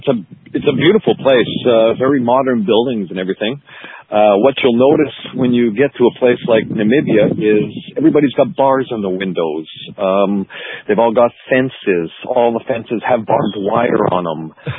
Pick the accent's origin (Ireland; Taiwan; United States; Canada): Canada; my phone comes up as restricted caller because I'm Canadian.